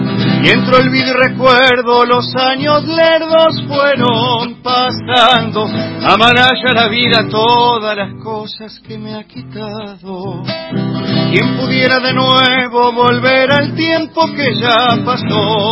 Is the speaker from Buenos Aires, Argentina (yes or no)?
no; Monje, Santa Fe, Argentina; es un pueblo muy chico, donde nos conocemos obviamente todos. No es porque sea mi pueblo, pero es un pueblo muy pintoresco, muy lindo, muy cuidado. Tranquilo